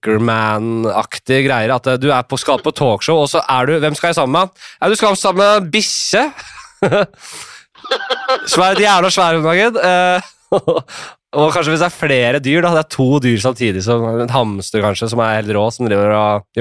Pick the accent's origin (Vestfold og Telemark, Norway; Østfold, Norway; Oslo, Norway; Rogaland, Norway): Oslo, Norway; Nordstrand; da jeg vokste opp på Nordstrand